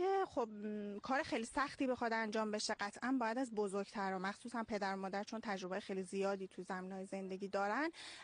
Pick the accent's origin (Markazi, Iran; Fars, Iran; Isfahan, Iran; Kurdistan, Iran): Isfahan, Iran; خیر، من اهل اصفهان هستم.